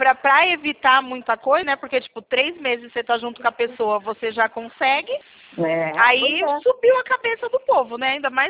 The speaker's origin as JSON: {"language": "Portuguese", "region": "São Paulo", "country": "Brazil", "said": "Eu sou de São Paulo."}